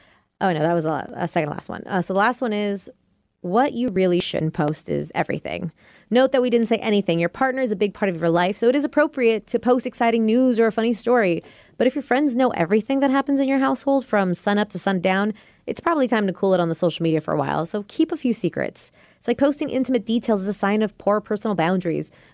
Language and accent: English; Lake Stevens, Washington, United States; So it just says that I'm from Lake Stevens and it says my name.